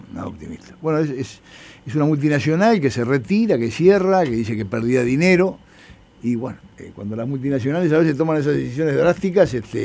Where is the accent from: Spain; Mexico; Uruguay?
Uruguay; Colonia Suiza, Colonia; en Colonia Suiza, mi pueblo, ha pasado, y después no vuelven